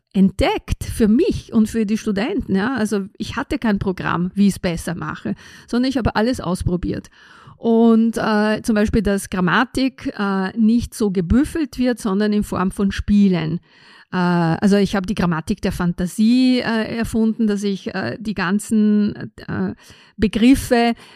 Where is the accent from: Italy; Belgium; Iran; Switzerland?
Italy; Aosta Valley; German is a second language; also ich bin mehrsprachig aufgewachsen, ja, weil ich im Austertal in der Kindheit, also meine Eltern waren italienischsprachig, die Sprache des Austertal, also das Austertal ist zweisprachig wie Südtirol.